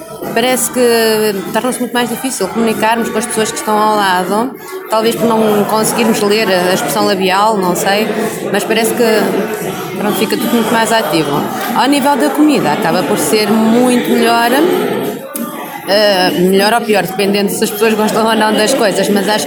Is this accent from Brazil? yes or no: no; Portugal; Não, sou portuguesa.